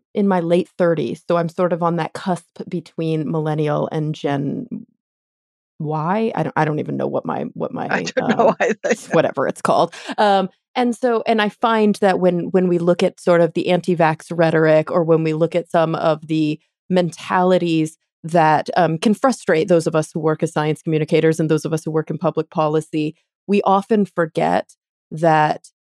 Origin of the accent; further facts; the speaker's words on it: Texas, United States; Yeah, I was born and raised in Texas, so I know the drill.